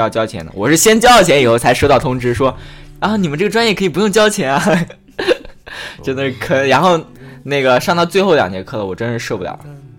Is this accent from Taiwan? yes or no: no; Jiangyin, Jiangsu, China; 我因为我老家江苏无锡江阴的嘛